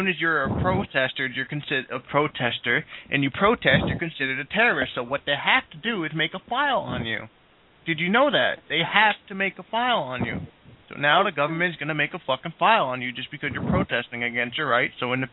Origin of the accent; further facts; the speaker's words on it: Russia; I'm Russian.